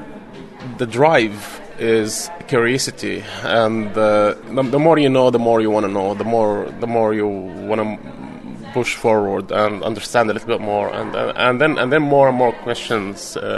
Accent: Aleppo, Aleppo Governorate, Syria; I was born and grew up part of my life in Syria, being in Syria for me is like being in Aleppo, is like being in my hometown, my home city.

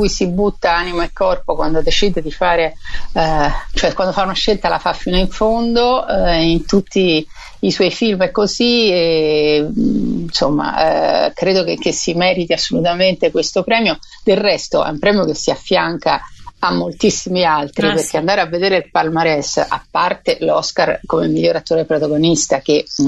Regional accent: Viareggio, Tuscany, Italy; mi ricordo quando ero piccola, essendo di zona, vabbè, di Viareggio, non proprio di vicino Firenze

